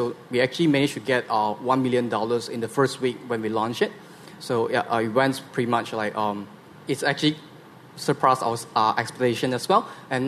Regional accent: Malaysia; I'm from Malaysia.

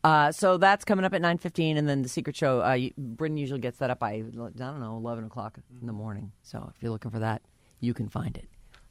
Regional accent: East Coast, United States; And I grew up on the East Coast. There's plenty of snow there.

